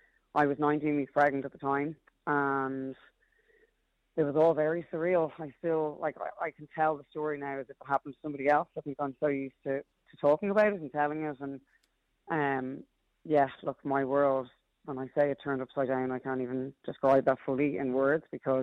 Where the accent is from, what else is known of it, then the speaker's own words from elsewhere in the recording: Dublin, Leinster, Ireland; also born or lived in London; So I moved from London home to Dublin. I'm back in with my mum and dad, with my dog, my gorgeous Kobe at the time, and pregnant with Miss Lily, who's now 12.